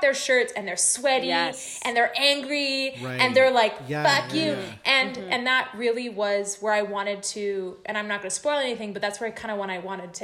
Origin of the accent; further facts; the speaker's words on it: Vancouver, British Columbia, Canada; I grew up in Vancouver. I had full access